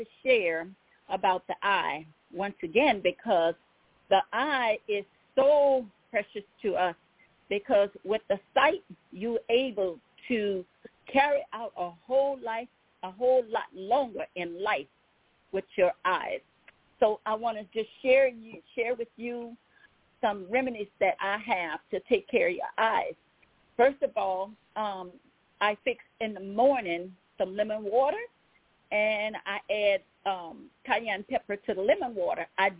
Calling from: Baton Rouge, Louisiana, United States; I'm calling from Baton Rouge, Louisiana.

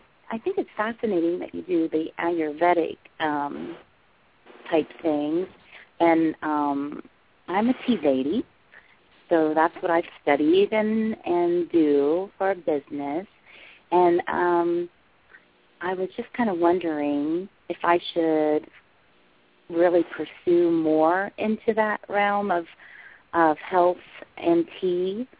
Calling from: Ohio, United States; I'm calling from Ohio.

